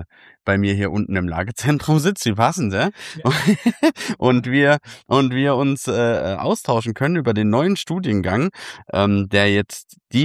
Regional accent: Baden-Württemberg, Germany; wenn ich jetzt mal in das Bundesland gedanklich kehre, wo ich herkomme, ist Baden-Württemberg

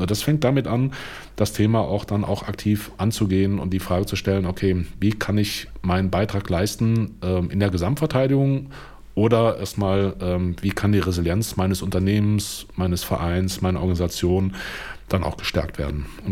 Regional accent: North Rhine-Westphalia, Germany; jetzt kommen wir ja beide aus dem Rheinland

